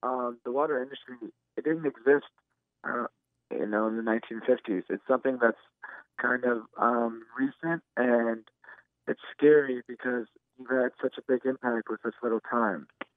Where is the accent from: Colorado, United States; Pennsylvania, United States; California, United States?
California, United States; So we're from Silicon Valley, as you know. This is the hub of innovation.